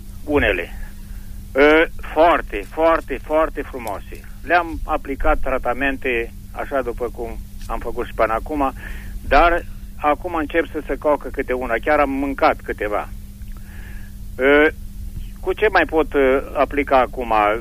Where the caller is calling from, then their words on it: Iernut, Mureș County, Romania; Sunt de la Iernut